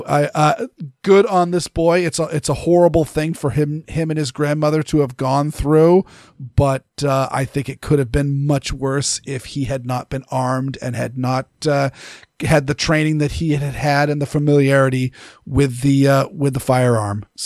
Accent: Maine, United States; And growing up in Maine, I knew a ton of people that was their thing.

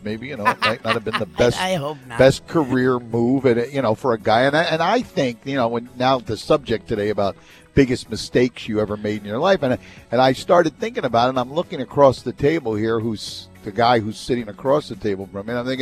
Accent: Brooklyn, New York, United States; I mean, I'm a Brooklyn boy, and I'm from Brooklyn.

